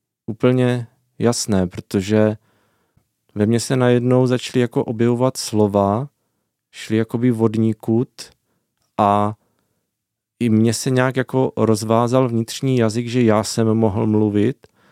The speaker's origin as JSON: {"language": "Czech", "town": "Brno", "region": "South Moravian Region", "country": "Czechia", "said": "Jo, třeba u nás v Líšni to tak..."}